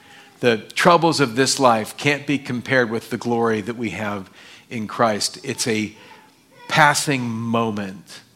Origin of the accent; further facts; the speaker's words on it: California, United States; growing up in Orange County, we would take the bus down to the beach when we were kids.